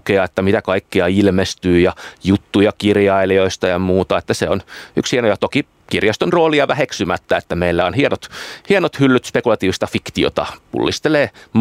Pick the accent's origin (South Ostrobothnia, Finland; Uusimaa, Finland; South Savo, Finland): Uusimaa, Finland; Helsinki; kun itse olen lapsuuteni ja nuoruuteni viettänyt tuolla Jakomäessä, niin tavallaan että aika samanlaisia tunnelmia, että semmoinen vähän ehkä syrjässä oleva lähiö